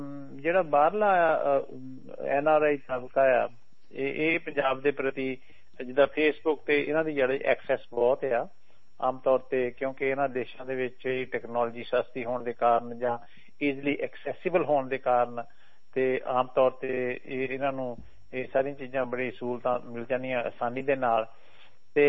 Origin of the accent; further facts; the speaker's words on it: Punjab, India; moved away as an adult; ਇੱਥੇ ਆਉਣਾ ਚਾਹੁੰਦੇ ਸੀ, ਜਦੋਂ ਸਾਨੂੰ ਮੌਕਾ ਮਿਲਿਆ ਤਾਂ ਅਸੀਂ ਉਹ ਪੰਜਾਬ ਨੂੰ ਛੱਡ ਕੇ ਇੱਥੇ ਆ ਗਏ